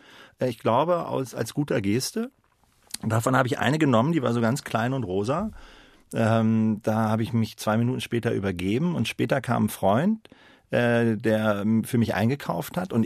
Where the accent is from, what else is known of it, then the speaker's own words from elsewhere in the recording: Oldenburg, Lower Saxony, Germany; also born or lived in Hannover / Aurich / Leverkusen; Ich bin dann auch in Oldenburg aufgewachsen. Ich bin in Hannover, war ich, bis ich 9 war. Dann war ich eine kurze Zeit in Aurich in Ostfriesland, dann eine sehr kurze Zeit in Leverkusen und dann ab 12 bis Abitur in Oldenburg.